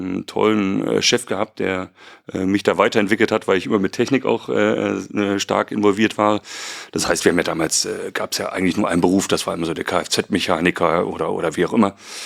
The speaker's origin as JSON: {"language": "German", "town": "Leipzig", "region": "Saxony", "country": "Germany", "tie": "born there", "also_born_or_lived": "Hamm", "said": "ich bin geboren in Leipzig. Ja, komme also aus einem ganz standardmäßigen Haushalt, Handwerker, mein Vater ist Handwerker, meine Mutter, Familie, wir haben gelebt in Leipzig, sind dann letztendlich hier nach Hamm gezogen"}